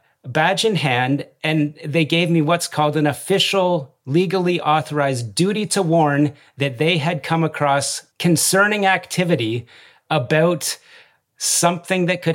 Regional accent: Canada; I was called as a Canadian citizen to testify this summer

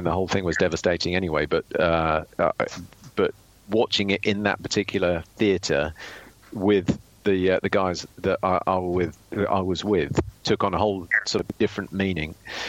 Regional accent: United Kingdom; it was a Belgian controller on a NATO AWACS as a Brit defending Washington, D.C.

